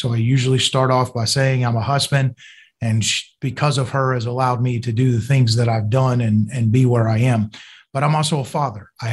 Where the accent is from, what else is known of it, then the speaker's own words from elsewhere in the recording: Columbus, Georgia, United States; born there; I was born in Fort Benning, which is over in Columbus, Georgia. My grandfather's retired military, so that's kind of the connection to Columbus.